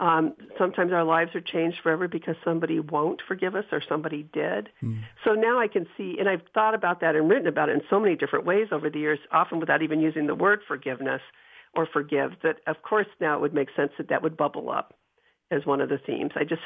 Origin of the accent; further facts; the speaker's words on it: Ashtabula, Ohio, United States; I did. I grew up in Ashtabula.